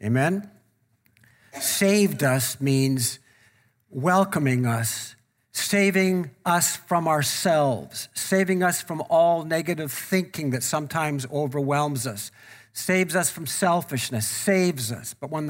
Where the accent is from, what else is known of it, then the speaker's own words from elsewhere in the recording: Canada; Because we're from Canada, we have no problem with that.